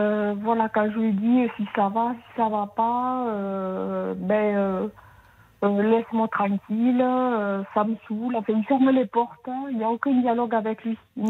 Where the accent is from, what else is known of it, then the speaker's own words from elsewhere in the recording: Toulouse, Occitanie, France; puisque je suis de Toulouse